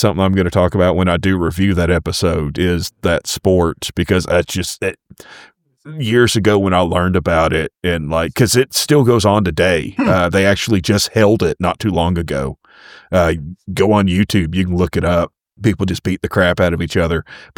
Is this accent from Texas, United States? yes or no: yes; Texas, United States; just, you know, growing up in Texas, dealing with the same sort of things that Bobby was.